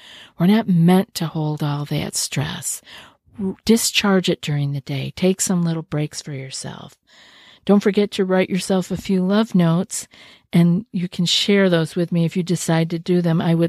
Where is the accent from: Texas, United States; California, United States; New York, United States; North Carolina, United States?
New York, United States; I know when I first moved here, I was from New York.